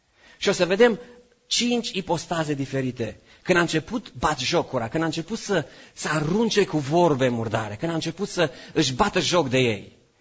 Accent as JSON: {"language": "Romanian", "town": "Târgu Mureș", "region": "Mureș County", "country": "Romania", "said": "numai cum a fost la noi la Târgu Mureș, numai așa, că eu sunt din Târgu Mureș și de azi."}